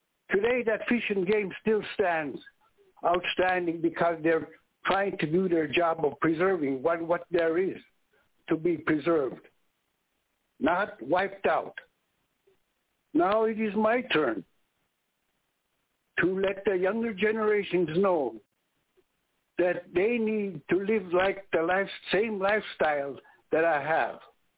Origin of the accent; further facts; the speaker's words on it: Dillingham, Alaska, United States; I'm from Bristol Bay, originally from Dillingham. I was born back in 1946, September 29, 1946, before this state was recognized as a state, Alaska.